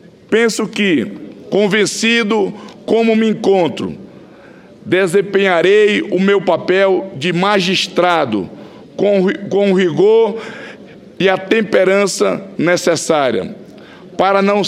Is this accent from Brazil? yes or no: yes; Acre, Brazil; Sou do Acre, um estado que sofre com a falta das condições mínimas necessárias para alcançar o desenvolvimento econômico que já tem outros estados da federação.